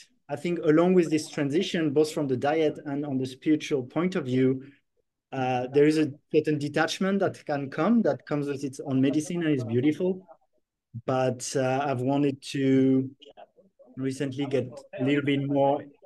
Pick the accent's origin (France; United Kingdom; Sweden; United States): France; So I'm from France originally and grew up in with a traditional, let's say, Western diet with like a lot of meat and cheese and bread